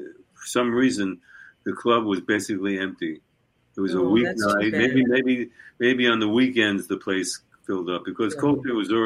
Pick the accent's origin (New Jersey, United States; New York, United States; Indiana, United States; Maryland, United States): New York, United States; Brooklyn; I was born and raised in Brooklyn, and then in the 40s and 50s, I mean, Brooklyn was such a colorful place.